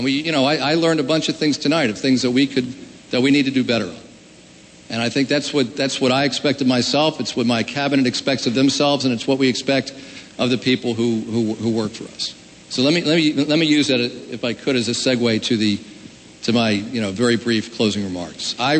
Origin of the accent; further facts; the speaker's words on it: Newark, Delaware, United States; You know, I grew up here. My wife and I grew up together in Newark. We met in kindergarten. We graduated together from Newark High School.